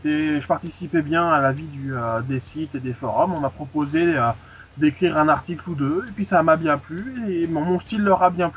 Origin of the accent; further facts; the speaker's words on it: Île-de-France, France; Eh bien, je viens du sud de l'Île-de-France, en Essonne.